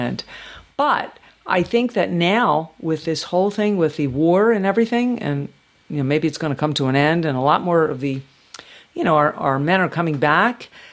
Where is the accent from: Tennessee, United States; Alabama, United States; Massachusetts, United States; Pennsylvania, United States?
Pennsylvania, United States; Philadelphia; born there; also born or lived in Los Angeles, United States; Well, I'm an LA-er. I'm definitely, but I was born here in South Philadelphia. And I've been back 5 years.